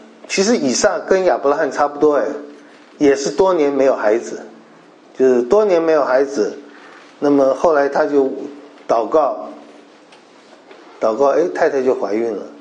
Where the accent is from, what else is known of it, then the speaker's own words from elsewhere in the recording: China; 那我们中国人说天不生仲尼啊，万古如长夜